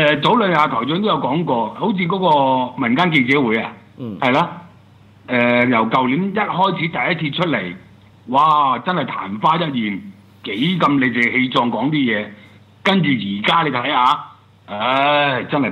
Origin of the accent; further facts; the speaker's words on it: Hong Kong; 咁我哋香港人啊